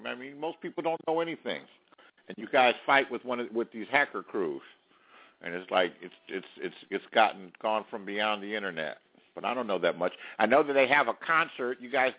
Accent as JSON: {"language": "English", "town": "Los Angeles", "region": "California", "country": "United States", "tie": "born or raised there", "said": "I know of … I grew up in Los Angeles."}